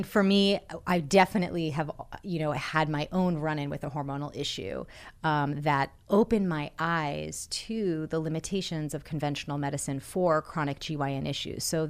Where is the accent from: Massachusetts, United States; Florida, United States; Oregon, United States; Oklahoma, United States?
Massachusetts, United States; And I grew up in Massachusetts. I had access to Harvard-trained gynecologists.